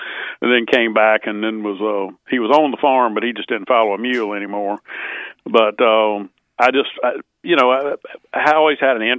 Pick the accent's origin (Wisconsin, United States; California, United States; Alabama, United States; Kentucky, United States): Alabama, United States; And, you know, and of course, I always said I grew up in Central Alabama.